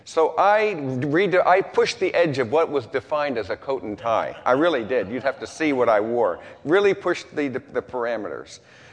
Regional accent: Berkeley, California, United States; I was a hippie from Berkeley, California, just 6 months before.

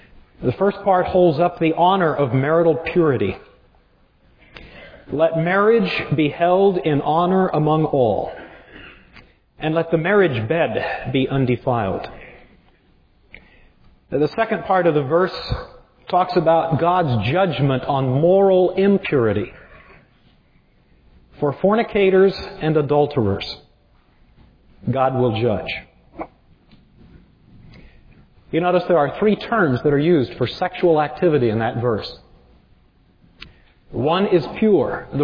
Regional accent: United States; And that's usually when ja börjar prata po svenska, so that nobody can tell I'm an American too.

